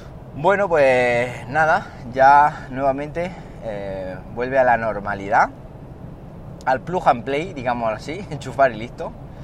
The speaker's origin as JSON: {"language": "Spanish", "country": "Spain", "said": "que soy de aquí de España"}